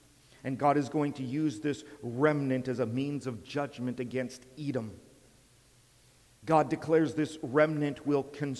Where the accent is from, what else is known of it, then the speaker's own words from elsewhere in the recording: Canada; I am to be a Christian before I am Canadian. Yes, being a Christian compels me to be a lawful Canadian.